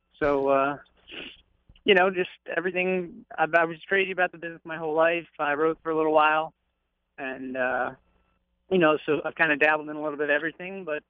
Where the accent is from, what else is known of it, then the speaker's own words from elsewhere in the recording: Charlestown, West Virginia, United States; also born or lived in Martinsburg, United States / Lexington, United States; I was born in Martinsburg, but I kind of split myself between Charlestown and Lexington as a kid.